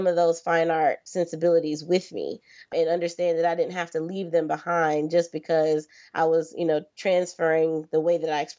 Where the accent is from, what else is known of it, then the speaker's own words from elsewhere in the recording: Florida, United States; So SCAD was a lot closer to home. I'm originally from Florida.